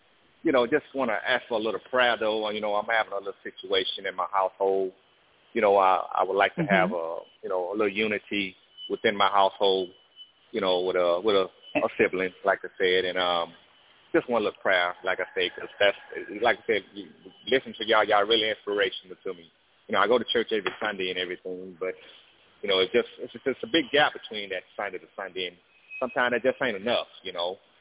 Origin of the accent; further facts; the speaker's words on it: Houston, Texas, United States; from Houston, Texas, and I often listen.